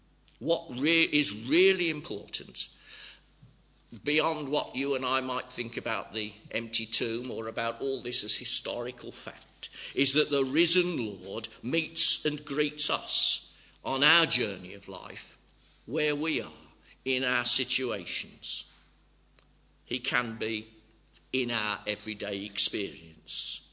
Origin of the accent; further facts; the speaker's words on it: England, United Kingdom; you can tell from the way you speak, you can tell I come from the Midlands